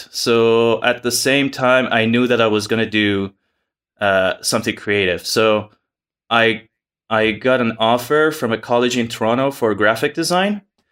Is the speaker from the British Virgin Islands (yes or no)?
no; Iran; moved away as an adult; now in Canada; So I'm coming from Iran. So I immigrated to Canada 2004.